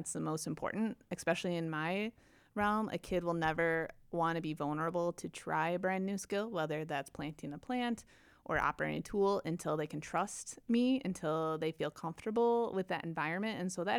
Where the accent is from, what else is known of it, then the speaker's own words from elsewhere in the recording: Waterman, Illinois, United States; I grew up in Waterman on a grain farm